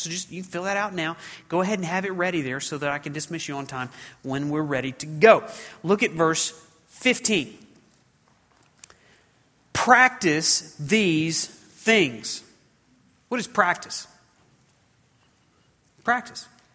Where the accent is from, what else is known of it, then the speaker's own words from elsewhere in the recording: the South, United States; You know this, but Andrew and I grew up in the South where it's like 100 degrees today, right?